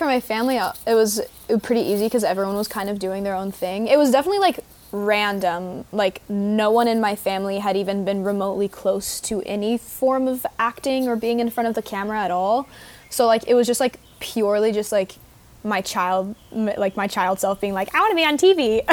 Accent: Houston, Texas, United States; now in New York, United States; I'm originally from Houston, but everywhere says

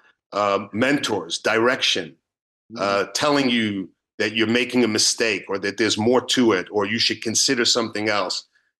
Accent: New York, United States; I grew up in New York. My family was mostly from New York. I was going to go back to New York and just work in a dental practice.

